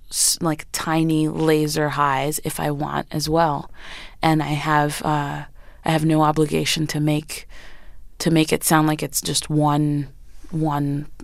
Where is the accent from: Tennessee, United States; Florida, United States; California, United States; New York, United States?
Florida, United States; Miami; first language French; English is a second language; My mother is French and my father is Haitian. And it was my first language. My parents wanted us, both my sister and I, to speak French. And that was the way to do it. We lived in Miami, and I went to a French elementary, middle, and high school